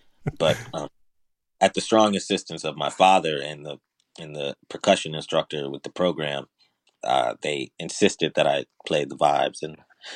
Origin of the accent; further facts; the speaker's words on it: Chicago, Illinois, United States; It was, I mean, I think my time growing up in Chicago, a lot of our education was based on these different jazz institutes.